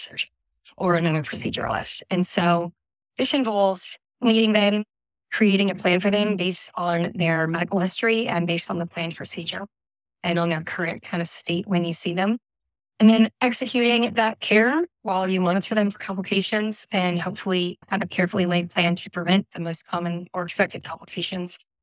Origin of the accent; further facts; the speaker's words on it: Louisiana, United States; Yeah, I grew up in Louisiana, and I went to undergraduate at Auburn to major in engineering.